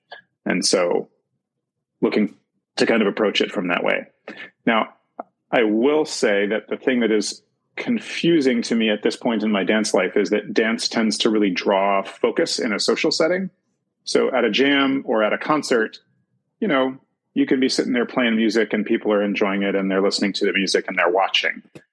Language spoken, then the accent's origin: English; Nellie's Ford, Virginia, United States; So I grew up in Nellie's Ford, Virginia, which is actually where I'm speaking to you from right now.